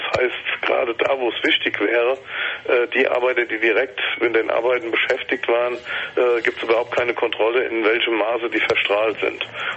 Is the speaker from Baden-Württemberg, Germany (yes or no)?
no; Langen, Hesse, Germany; Ich komme aus Langen selbst